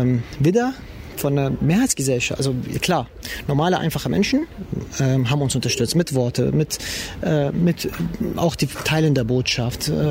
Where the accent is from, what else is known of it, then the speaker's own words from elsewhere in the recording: Germany; wir interpretieren uns als deutsche Muslime und nicht irgendwie als Iraner oder Türken oder arabische Muslime, sondern wirklich als deutsche Muslime